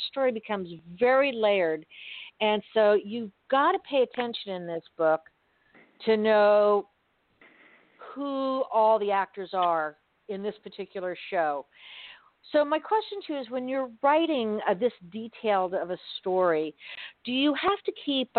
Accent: Miami, Florida, United States; I've lived in Florida all my life. I grew up in Miami.

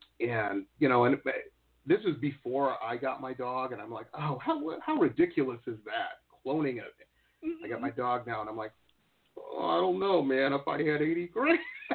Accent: Michigan, United States; I grew up in Midwest, a suburb of Detroit, and this was the 80s

